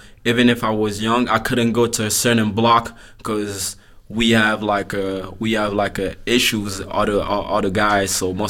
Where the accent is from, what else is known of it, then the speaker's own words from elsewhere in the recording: Sevran, Île-de-France, France; also born or lived in Créteil; I mean, I didn't grow up in Créteil. I was born there, but I grew up in Sevran. It's on the 93. So yeah, it was 93. It's the most dangerous department in France.